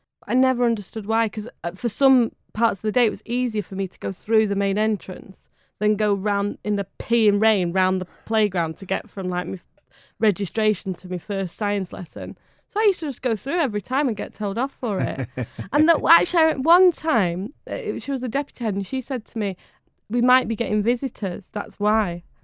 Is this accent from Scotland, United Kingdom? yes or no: no; Bury, North West England, United Kingdom; born there; I was born in Bury. I was.